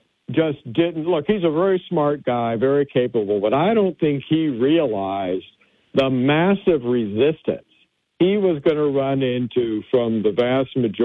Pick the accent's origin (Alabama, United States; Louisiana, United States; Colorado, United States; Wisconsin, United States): Alabama, United States; It's a typical name for somebody from a nearby state, since I was born and raised in Alabama.